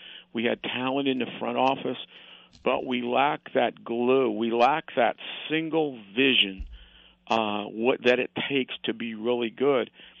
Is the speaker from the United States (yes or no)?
yes; Decatur, Illinois, United States; When, you know, growing up in Decatur, Illinois, I mean, we came down, I saw Stan Musial play in Sportsman's Park.